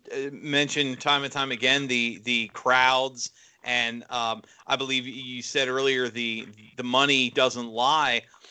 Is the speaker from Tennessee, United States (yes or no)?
no; Maryland, United States; I traveled as a kid and growing up in Maryland. Some of the local shows in like Baltimore.